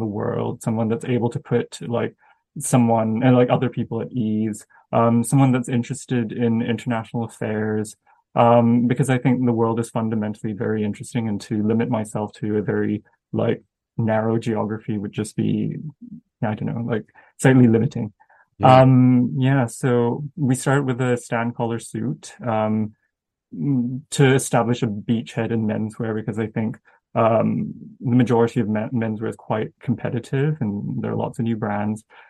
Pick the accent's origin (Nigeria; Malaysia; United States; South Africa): Malaysia; obviously growing up in Malaysia.